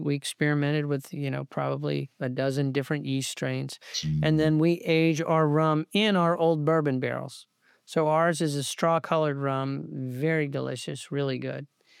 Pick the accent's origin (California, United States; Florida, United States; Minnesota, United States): Florida, United States; Stuart; So I grew up in Stuart, Florida, which is a little town right above West Palm, about 40 miles north of West Palm. Grew up in Stuart, Florida. Went to high school there.